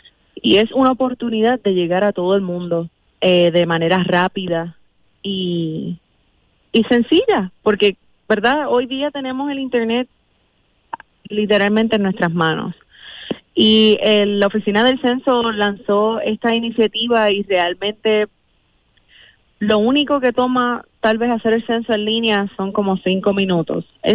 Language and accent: Spanish; Puerto Rico; yo soy puertorriqueña, y nosotros, ¿verdad? Nosotros venimos de los blancos españoles, de los africanos, de la costa este del continente africano, y nuestros indios taínos